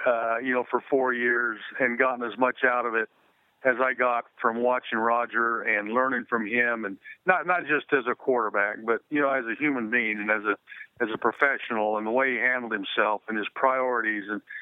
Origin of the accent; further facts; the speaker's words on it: Arizona, United States; And growing up in Arizona, you know, the Cowboys were our team.